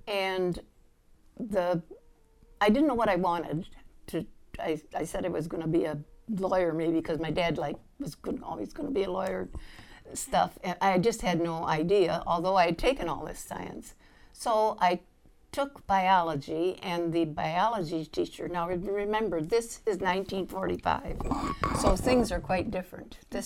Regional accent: Schoolcraft, Michigan, United States; It's a little town, Schoolcraft, near Kalamazoo.

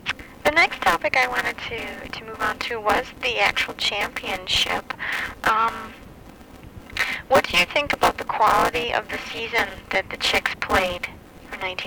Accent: Kenosha, Wisconsin, United States; Yeah. I'm actually from Kenosha.

